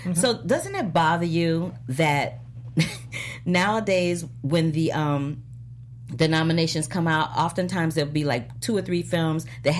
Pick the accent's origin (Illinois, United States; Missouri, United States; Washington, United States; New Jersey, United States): Missouri, United States; No. I'm from Missouri, and I know they don't.